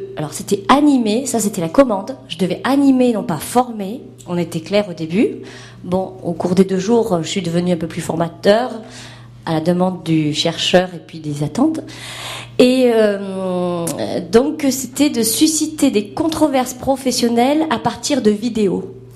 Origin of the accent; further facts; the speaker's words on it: Marseille, Provence-Alpes-Côte d'Azur, France; also born or lived in Paris; Ben moi, je viens de Marseille, donc, si vous voulez, comme il m'a jamais répondu, je voyais pas trop la différence, Créteil.